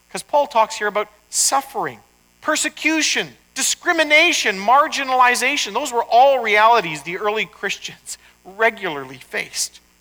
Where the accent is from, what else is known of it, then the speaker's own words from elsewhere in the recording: Canada; I instinctively read Canadian history that went back hundreds of years as my history as a Canadian, right?